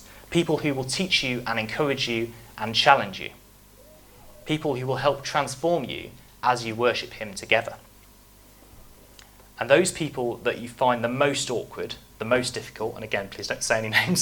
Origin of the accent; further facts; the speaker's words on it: United Kingdom; because we're very polite, we're very non-confrontational, we're very British, aren't we?